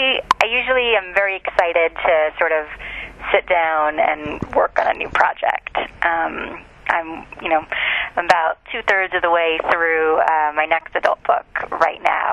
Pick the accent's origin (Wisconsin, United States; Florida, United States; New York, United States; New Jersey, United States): New Jersey, United States; Freehold; I am from New Jersey, yeah.